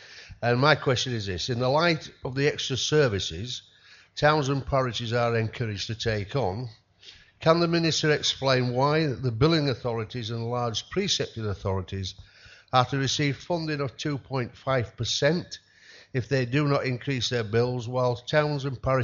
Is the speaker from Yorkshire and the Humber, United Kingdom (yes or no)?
yes; Keighley, Yorkshire and the Humber, United Kingdom; I'm from Keighley. An area I think you may know.